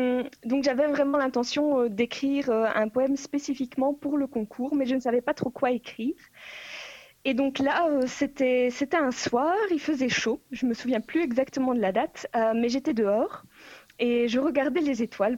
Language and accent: French; Albec, Wallonia, Belgium; j'ai pas grandi à Moucron à proprement parler. J'ai grandi à Albec, qui est vraiment dans la campagne, donc au milieu des vaches, là, du coup. C'est à 10 minutes en voiture de Moucron, à peu près.